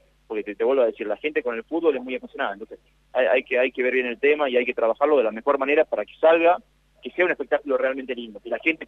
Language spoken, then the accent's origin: Spanish; Argentina; Sabemos cómo somos los argentinos con el fútbol